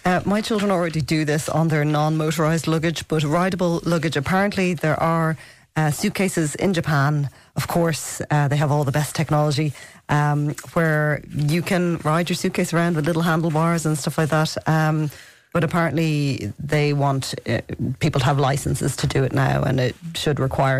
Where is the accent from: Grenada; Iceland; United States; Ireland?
Ireland; Eamon Dunphy is very close to all our hearts as Irish people.